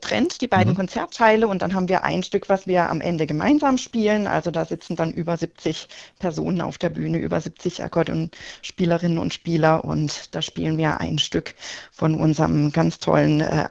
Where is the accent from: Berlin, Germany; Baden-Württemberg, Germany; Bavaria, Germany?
Baden-Württemberg, Germany; Freiburg; now in Stuttgart, Germany; Ich wohne ja mittlerweile in Stuttgart. Ich bin ursprünglich aus Freiburg